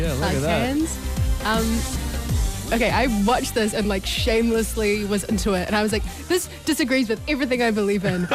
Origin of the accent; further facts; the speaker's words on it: New Zealand; The good thing is I'm from New Zealand and so there's kind of no concept of celebrity.